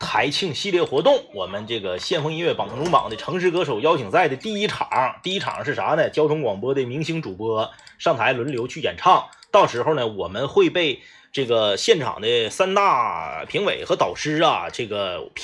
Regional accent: Changchun, Jilin, China; also born or lived in Liaoning; 因为辽宁我老家那边是不分平翘舌，四平也不分平翘舌，就是作为长春人咱们分平翘舌

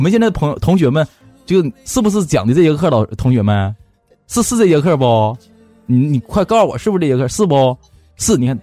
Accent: Beijing, China; accent: Beijing; 我有一口浓重的京腔。

